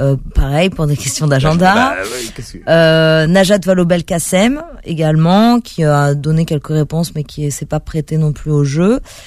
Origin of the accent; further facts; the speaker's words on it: Paris, Île-de-France, France; ben non en fait moi j'ai grandi à Paris